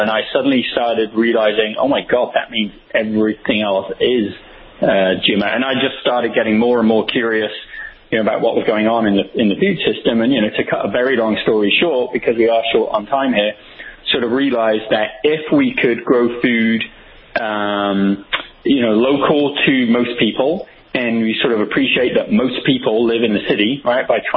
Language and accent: English; England, United Kingdom; now in United States; I grew up in England, you know, by virtue of the fact that the country is pretty small, almost everything is local. And, you know, when I moved to the U.S. 14, 15 years ago